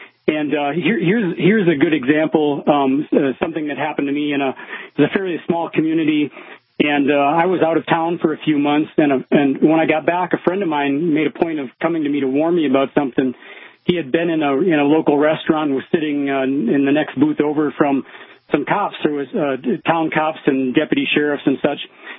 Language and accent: English; Minnesota, United States; I grew up in Minnesota and there are jerks everywhere, including there.